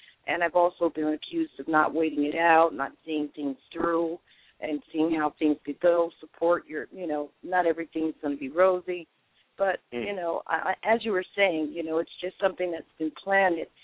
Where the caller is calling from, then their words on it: New Jersey, United States; also born or lived in Georgia, United States; I'm recently relocated from Georgia back to New Jersey.